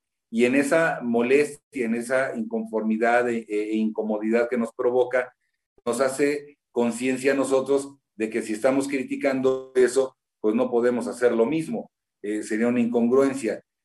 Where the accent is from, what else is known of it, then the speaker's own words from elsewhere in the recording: Mexico; si nosotros como mexicanos nos acoplamos a la corrupción, pues evidentemente no va a haber progreso